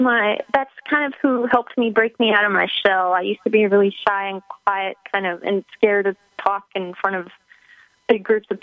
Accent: Texas, United States; I went vegetarian at 16 growing up in Texas, so it was really hard

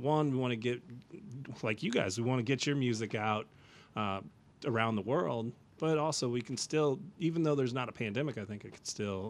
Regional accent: St. Louis, Missouri, United States; I mean, like I told you, I grew up in St. Louis. If this was going on whenever I was still living up there, I'd have been tuned in every week.

